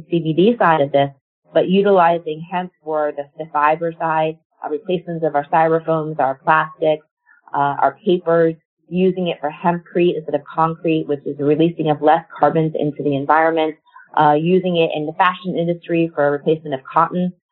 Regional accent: Miami, Florida, United States; I'm somebody born and raised in Miami, went through Hurricane Andrew.

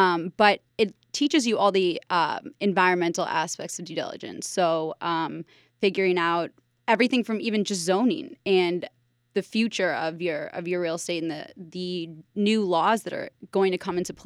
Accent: St. Louis, Missouri, United States; Okay, so my background is I grew up in St. Louis.

